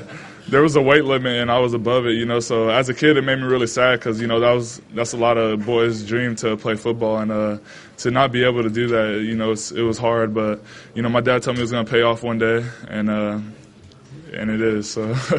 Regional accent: Florida, United States; also born or lived in California; I was born in California, and, you know, even though I grew up in Florida, I came back to California

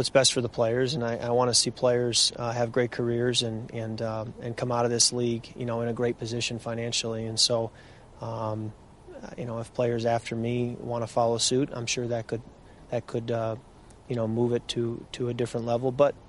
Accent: Midwest, United States; I'm originally from the Midwest, so a chance to come back to the Midwest feels like I'm coming home a little bit.

